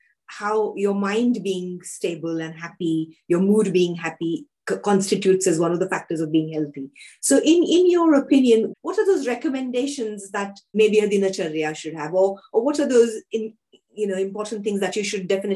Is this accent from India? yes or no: yes; India; as an Indian person, you grow up with dairy, you grow up with a glass of milk